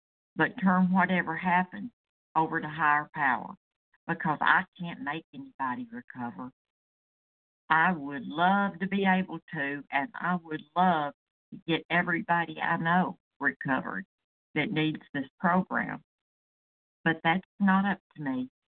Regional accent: Malden, South Carolina, United States; I'm from Malden. That's a small town close to Greenville, South Carolina.

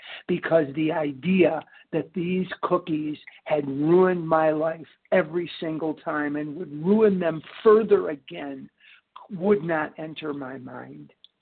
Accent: Scottsdale, Arizona, United States; I'm from Scottsdale. I live in Scottsdale, Arizona. I'm currently in Arlington Heights, Illinois.

